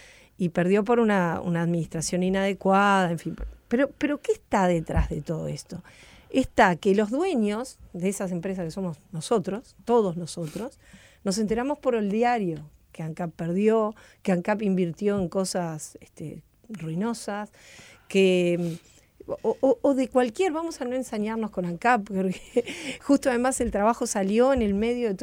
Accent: Uruguay; el verdadero dueño de esas empresas somos los uruguayos

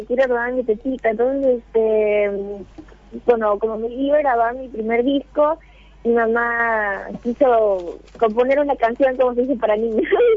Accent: Lima, Peru

